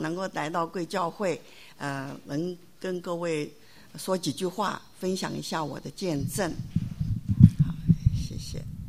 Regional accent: Taiwan; moved away as an adult; also born or lived in Hong Kong; 好，那我们到了香港住了一年，结果我们就全家就后来就搬到台湾去了。所以说我有两个哥哥一个妹妹，我们基本上是在台湾长大的。

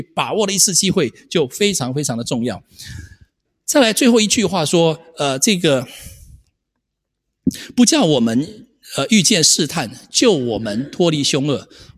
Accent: Taiwan; 大家知道，在台湾我们那个年代，我们都要当兵的

